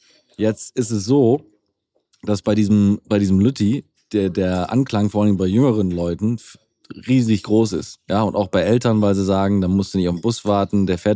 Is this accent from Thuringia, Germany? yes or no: no; Wellingholzhausen, Lower Saxony, Germany; sehe das in Niedersachsen auf dem Land als Beispiel. Da gibt es auf dem Dorf in Wellingholzhausen, da wo ich herkomme